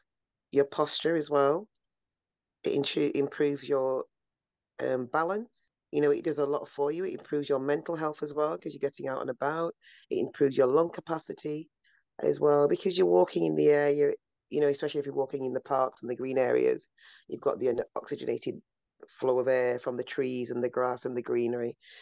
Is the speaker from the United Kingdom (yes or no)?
yes; Manchester, North West England, United Kingdom; I'm from Old Trafford in Manchester, Greater Manchester.